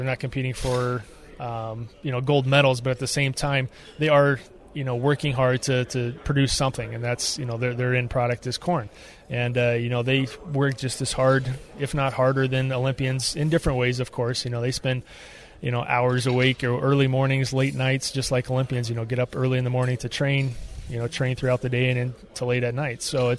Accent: Shelby, Nebraska, United States; Yeah, I grew up in Shelby, Nebraska, which is a very farm-based community.

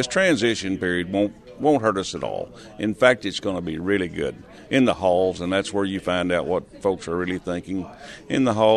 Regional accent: Arkansas, United States; I'm from South Arkansas. We have a cow-calf operation there, and we also row crop some. But it's a good place to live.

